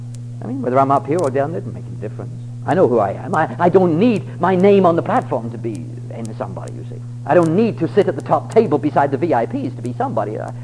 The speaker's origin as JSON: {"language": "English", "region": "England", "country": "United Kingdom", "moved": "yes", "said": "When I came over here from England, they introduced me to what I considered to be near suicide."}